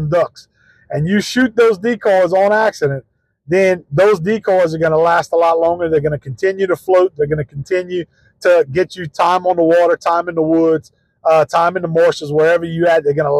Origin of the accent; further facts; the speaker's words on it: Louisiana, United States; Duck Commander is right here in my home state of Louisiana.